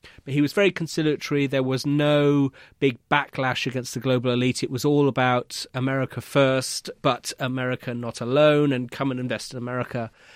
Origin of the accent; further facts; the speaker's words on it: United Kingdom; Unfortunately, as a Brit, I found it a bit hard to stomach